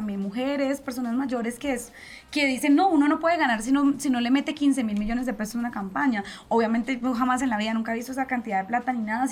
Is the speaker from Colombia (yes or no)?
yes; Santander, Colombia; poder volver a mi tierra y hacer campaña ya con mi gente, con mi familia, y no solo en Santander, recorrer este país